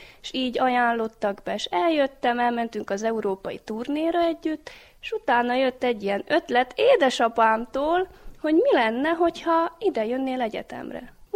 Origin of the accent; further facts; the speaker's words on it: Bíňa, Nitra Region, Slovakia; Bényből. Ez a falucskának a neve. Ez kb. Olyan 15 kilométerre van Esztergomtól, Magyarországtól.